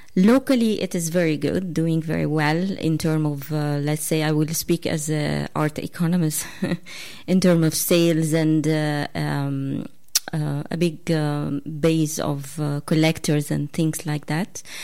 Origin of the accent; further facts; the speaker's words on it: Egypt; I'm from Egypt.